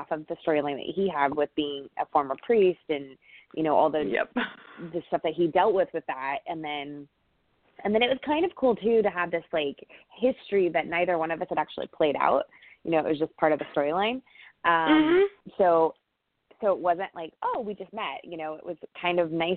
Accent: Texas, United States; Greg's from Texas, and I'm from Texas, so there was that.

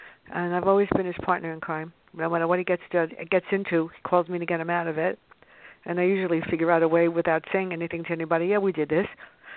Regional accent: Bronx, New York, United States; Well, I taught in a tough school in the Bronx, and I grew up in the South Bronx

